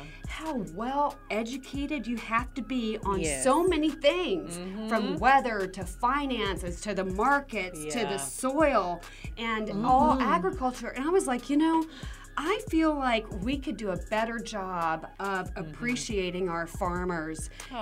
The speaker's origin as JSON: {"language": "English", "town": "Monroe", "region": "Louisiana", "country": "United States", "tie": "born or raised there", "also_born_or_lived": "New York / Los Angeles", "moved": "as an adult", "said": "I actually left my hometown of Monroe, Louisiana, and pursued my own career in advertising and magazines and internet companies. And moved to New York, and I spent most of my adult life in New York and Los Angeles."}